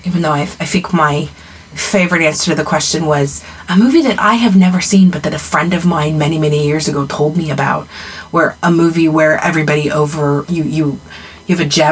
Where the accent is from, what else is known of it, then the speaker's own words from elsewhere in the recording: Midwest, United States; even though you and I come from the Midwest